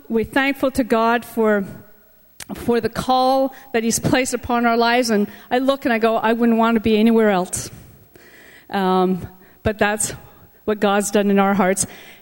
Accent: Quebec, Canada; moved away as an adult; We pastor a French church in Montreal, and I come personally from Quebec myself and left at the age of 19 to go to Bible college

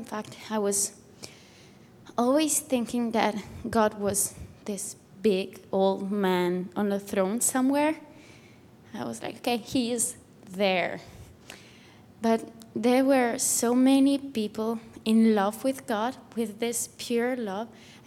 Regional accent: Italy; English is a second language; I'm from Italy. And I'm 18. Doesn't matter. 19. And mine, it's a Christian family, so I was born with the idea of God and everything.

